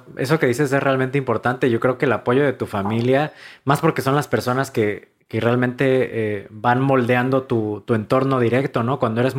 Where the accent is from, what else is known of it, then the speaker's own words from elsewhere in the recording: Mexico; pues como mexicano